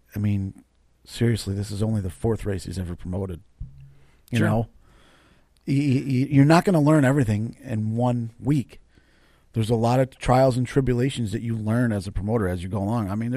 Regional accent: New York, United States; growing up around the Mohawk River my whole life

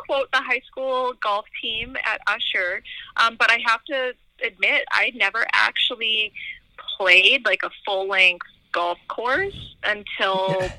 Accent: Regina, Saskatchewan, Canada; now in Alberta, Canada; I grew up in Regina, and I moved out to Alberta. Man, it would have been in 2004.

